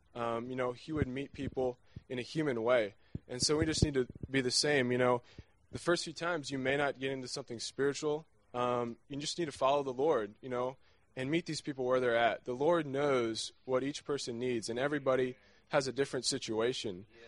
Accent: Lubbock, Texas, United States; and we're from Lubbock, and we go to Texas Tech.

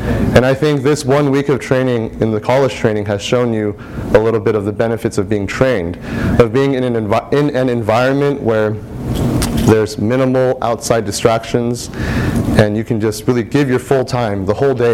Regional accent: Champaign, Illinois, United States; I'm from Champaign, Illinois

